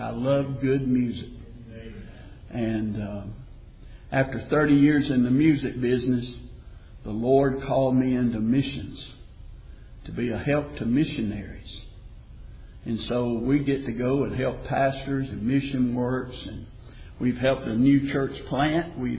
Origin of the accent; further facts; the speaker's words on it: Macon, Georgia, United States; I grew up in Macon. I lived in the peach orchard over there off of Broadway in that area.